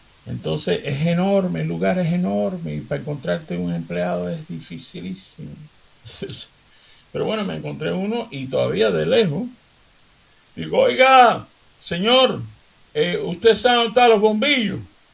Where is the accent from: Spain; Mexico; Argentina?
Spain; Seville, Andalusia; aprendí en Sevilla cuando yo me estaba criando. Mi adolescencia fue en Sevilla, España.